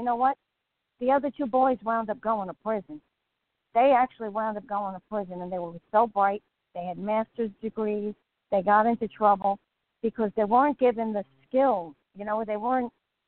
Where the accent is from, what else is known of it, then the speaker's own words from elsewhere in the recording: New Jersey, United States; now in Pensacola, United States; I came from New Jersey where nobody was a born-again Christian